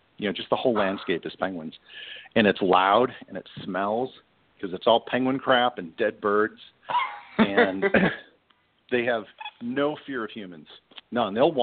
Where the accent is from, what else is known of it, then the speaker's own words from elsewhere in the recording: Midwest, United States; I grew up in the Midwest, so I didn't know any better.